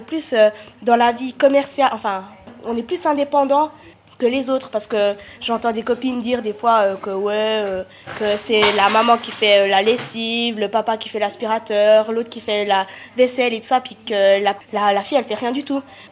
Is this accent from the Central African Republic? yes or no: no; Switzerland; born there; je suis une Vietnamienne que dire, ouais, en fait, je suis née en Suisse. Je suis suisse.